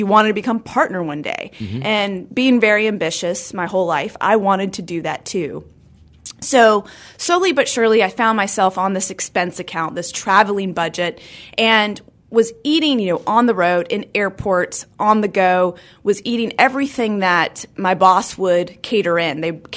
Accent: Charlotte, North Carolina, United States; I grew up in Charlotte, so I went to Huntingtown Farms Elementary right off Park Road.

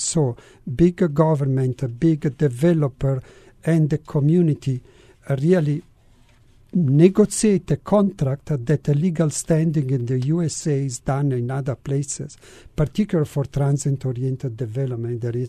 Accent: Milan, Lombardy, Italy; English is a second language; In the 70s, I passed on information that in my hometown in Milano, there was a discretionary budgeting.

